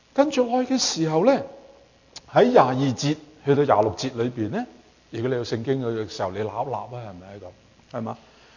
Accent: China; 我哋譬如我哋中國人咧

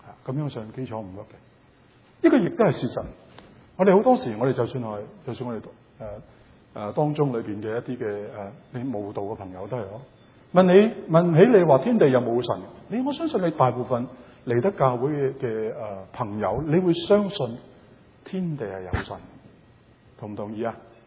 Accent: China; now in North America; 特别我哋中国人呢个文化系讲緊神咁解咁想讲緊系咪

